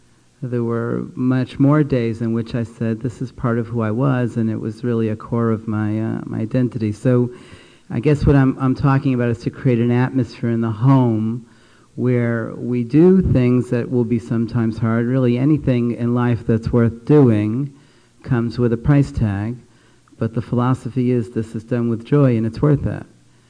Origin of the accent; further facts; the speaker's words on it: Brooklyn, New York, United States; I grew up in Brooklyn, and it wasn't always safe to walk through the streets of Brooklyn with a yarmulke on.